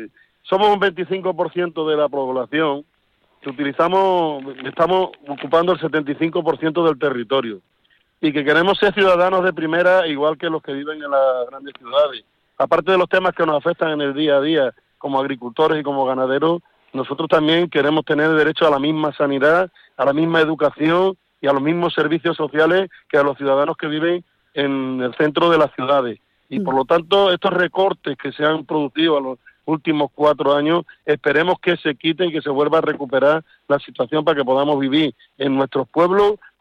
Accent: Extremadura, Spain; Yo soy de Extremadura

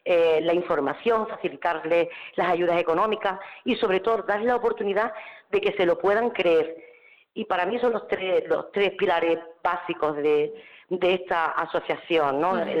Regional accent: Barbate, Andalusia, Spain; porque yo soy de Barbate, de Cádiz

